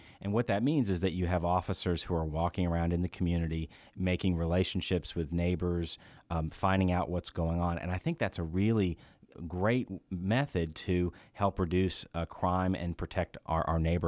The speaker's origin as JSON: {"language": "English", "town": "Knoxville", "region": "Tennessee", "country": "United States", "tie": "born or raised there", "said": "And I grew up in Knoxville. I went through our public schools here. I graduated from UT."}